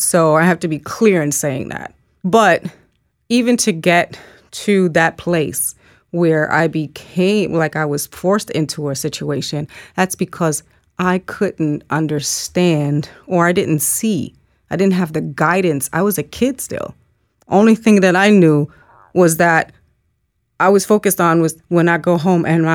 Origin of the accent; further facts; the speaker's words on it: Jamaica; I come from Jamaica, the island of Jamaica.